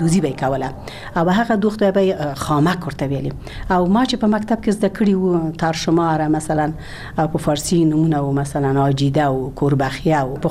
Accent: Ghazni, Afghanistan; born there; زه په غزنی کې زیږیدلې یم

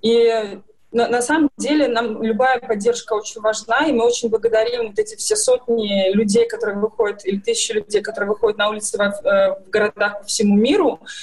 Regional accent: Belarus; как, так же, как, наверное, любой белорус.

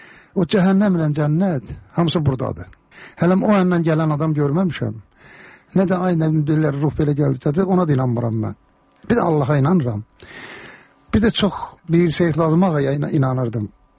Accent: Karabakh, Azerbaijan; Məndə zarafatçı Qarabağlıyam

